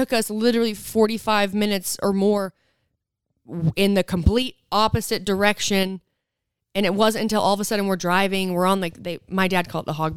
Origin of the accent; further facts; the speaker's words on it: Utah, United States; I mean, I'm from Utah, so we pronounce things without